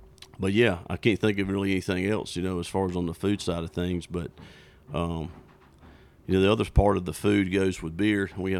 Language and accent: English; Georgia, United States; growing up in South Georgia, we had this, the Big Pig Jig is what it was called.